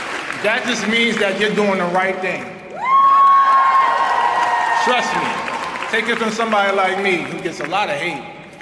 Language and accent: English; New York, United States; So as a New Yorker in me, I had to go to Israel and talk my shit.